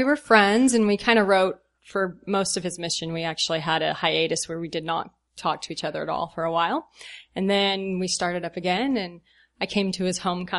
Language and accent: English; Phoenix, Arizona, United States; born there; also born or lived in California / Texas / Missouri / Kansas; I was born in Phoenix. That's where my parents grew up, and I lived all over the place. Actually, I lived in like 7 different states growing up. So. California, Texas, Missouri, Kansas, Arkansas